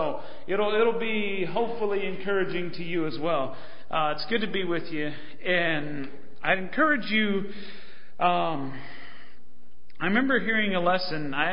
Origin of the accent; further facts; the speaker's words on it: Rapid City, South Dakota, United States; I'm from Rapid City.